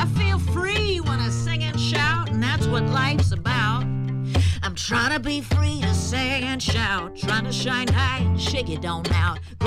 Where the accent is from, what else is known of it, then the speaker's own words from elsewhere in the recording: Georgia, United States; accent: Southern; So my Southern accent comes out when I sing.